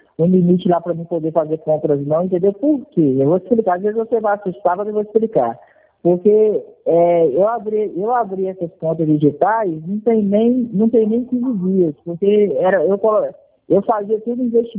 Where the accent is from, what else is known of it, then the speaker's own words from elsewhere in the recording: Montes Claros, Minas Gerais, Brazil; Eu sou de Montes Claros, aqui no norte de Minas.